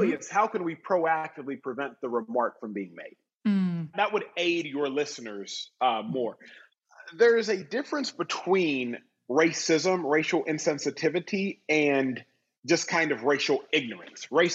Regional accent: Austin, Texas, United States; I grew up in Austin, Texas, and Austin, Texas has Lake Austin.

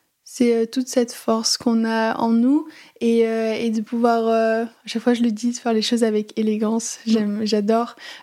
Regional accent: Aix-en-Provence, Provence-Alpes-Côte d'Azur, France; now in Paris, France; j'ai 20 ans, je suis à Paris, moi je suis originaire d'Aix-en-Provence

